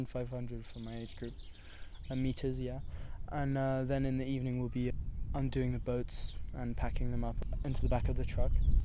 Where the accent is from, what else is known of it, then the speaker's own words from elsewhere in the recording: Paris, Île-de-France, France; English is a second language; Oh, we come from Paris, yeah.